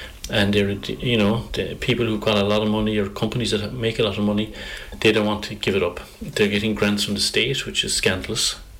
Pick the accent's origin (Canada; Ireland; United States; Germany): Ireland; we're all Irish people who believe something needs to be done about our alcohol problem.